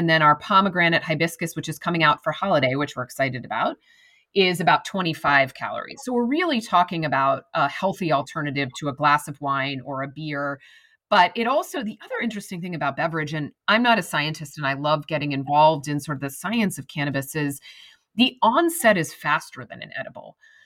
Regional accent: New York, United States; I know you're a New Yorker. I'm a New Yorker. I'm an East Coaster at heart.

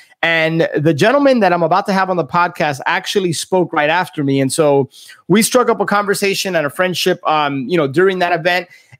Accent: Miami, Florida, United States; being born and raised in Miami, my family and I have always visited and spent some time in the Florida Keys.

